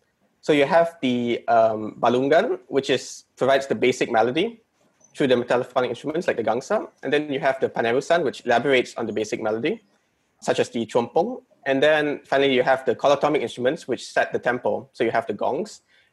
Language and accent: English; Malaysia; even though I'm half Chinese, half Indian, I'm very Malaysian in my identity.